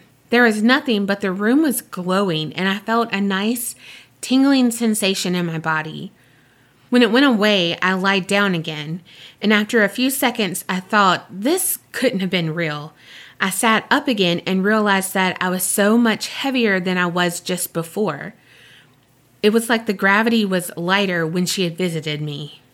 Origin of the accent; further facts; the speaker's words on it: Denmark; English is a second language; Before I tell you my story, I just want to say that you have reached the other side of the world. I'm from Denmark, and I'm super hooked on your podcast.